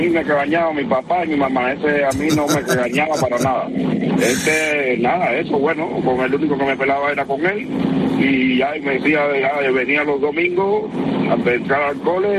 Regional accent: Cuba; No, es que soy un cubano y llevo tiempo y decir, bueno, no hablan de Cuba

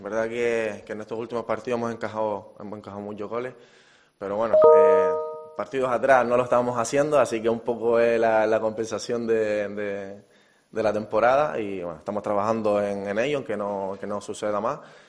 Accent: Las Palmas, Canary Islands, Spain; Es el equipo de mi tierra, de mi vida.

